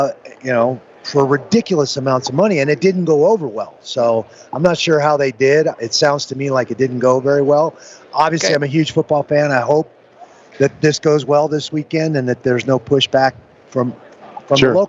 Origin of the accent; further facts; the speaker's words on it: Seattle, Washington, United States; I grew up in Seattle, right.